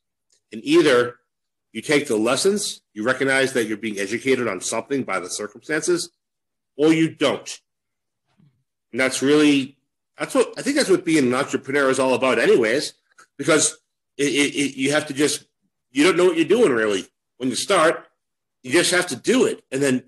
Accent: United States; now in Mexico; people often have no idea that I'm from the United States.

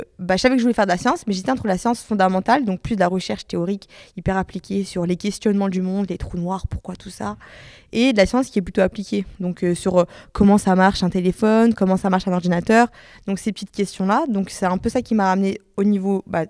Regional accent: Lyon, Auvergne-Rhône-Alpes, France; parce que moi, de base, je suis lyonnaise. J'habite juste à côté avant Vlin.

